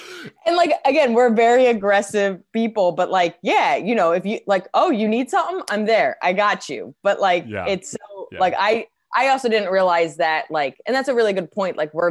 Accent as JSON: {"language": "English", "region": "New Jersey", "country": "United States", "tie": "born or raised there", "also_born_or_lived": "New York", "said": "I grew up in Jersey. I'm from New York."}